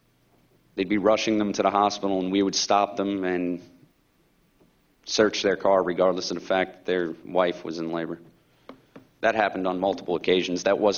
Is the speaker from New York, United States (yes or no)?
yes; Bellmore, New York, United States